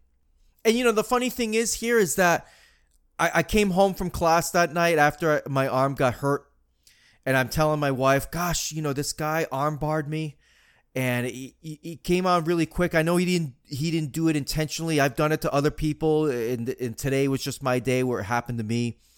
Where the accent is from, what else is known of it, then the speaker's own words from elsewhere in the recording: Marianna, Florida, United States; that Z-Kuro Academy in Mariana, Florida, my hometown. It's beautiful up here, by the way.